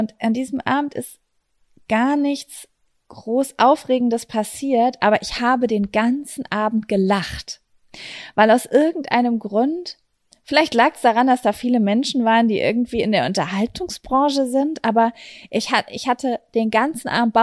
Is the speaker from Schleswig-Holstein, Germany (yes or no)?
yes; Lübeck, Schleswig-Holstein, Germany; Wir kommen aus Lübeck.